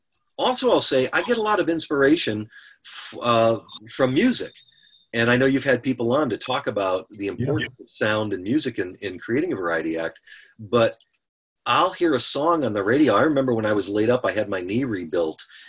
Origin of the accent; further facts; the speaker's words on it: Cleveland, Ohio, United States; I remember buying it, you know, for like $12 growing up in Cleveland with the old 45 records, color changing records.